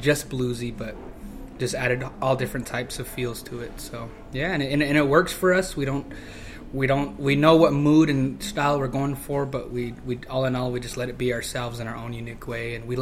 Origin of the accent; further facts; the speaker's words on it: the South, United States; moved away; I'm from the South, and I moved up to Northern Minnesota, and it's just kind of something that I brought with me